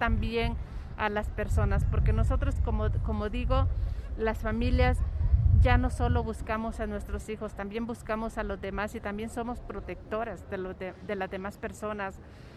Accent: Honduras; moved away as an adult; now in Mexico; yo soy una madre hondureña que llegué a este país desde el año 2012.

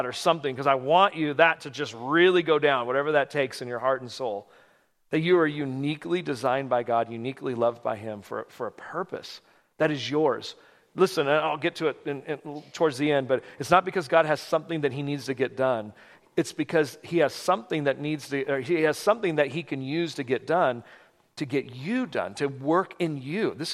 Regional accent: California, United States; I grew up in California. It was just a long drive to get down to Mexico.

